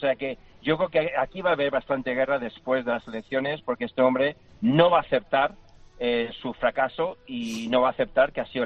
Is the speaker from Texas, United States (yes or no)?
no; West Hollywood, California, United States; born there; Pero en California, donde yo nací, en West Hollywood